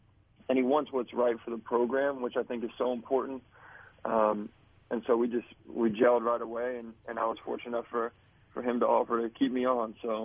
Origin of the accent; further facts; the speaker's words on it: Kansas City, United States; I grew up in Kansas City. I watched Coach Anderson's teams play a ton at Mizzou.